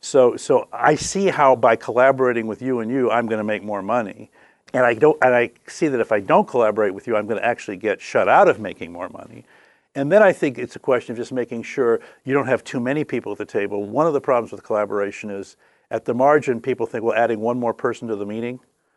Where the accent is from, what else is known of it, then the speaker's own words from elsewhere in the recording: Oregon, United States; Well, so what happened was I grew up in Oregon.